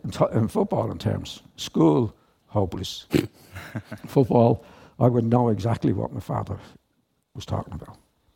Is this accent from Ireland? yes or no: yes; Dublin, Leinster, Ireland; I was born and raised in Ormond Square, which is just off the quays. Most people here would know where that was.